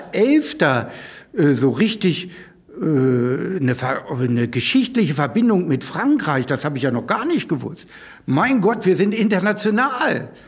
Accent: Northern Germany, Germany

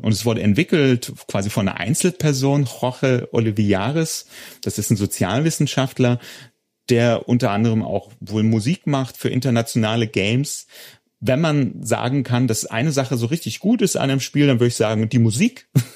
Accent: Hildesheim, Lower Saxony, Germany; ah ja, das ist aus meiner Heimatstadt, das ist der Marktplatz

